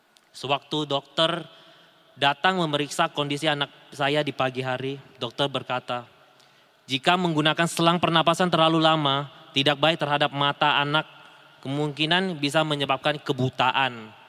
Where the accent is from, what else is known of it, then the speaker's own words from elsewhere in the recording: Tanjung Pinang, Riau Islands, Indonesia; berasal dari Tanjung Pinang, Kepulauan Riau.